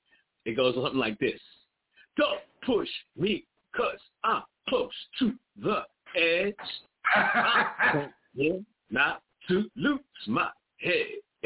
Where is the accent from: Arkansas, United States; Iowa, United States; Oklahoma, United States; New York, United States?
New York, United States; Queens; up in Queens.